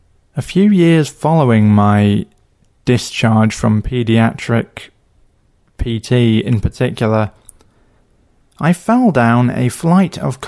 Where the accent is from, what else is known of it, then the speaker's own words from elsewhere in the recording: England, United Kingdom; born there; I was born close to London and pretty much bounced around England for education or family life for the first 30-odd years of my life. I then emigrated to Morehead to live with my wife